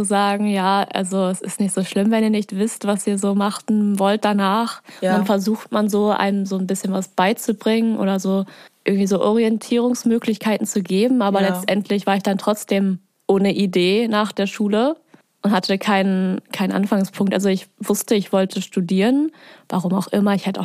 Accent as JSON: {"language": "German", "country": "Germany", "said": "Ich komme halt nicht direkt aus Bremen, ja. Ich komme aus so einem Dörfchen daneben. Deswegen kannte ich hier noch nicht die ganzen einzelnen Orte."}